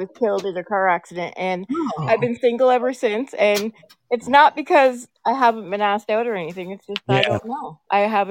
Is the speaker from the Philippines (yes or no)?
no; Canada; born there; I'm a dual citizen, but yes, I was born in Canada.